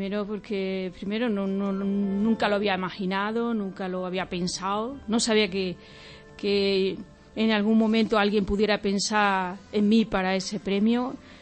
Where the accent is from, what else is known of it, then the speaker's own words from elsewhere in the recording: Guareña, Extremadura, Spain; born there; si es verdad que yo soy nacido en Guareña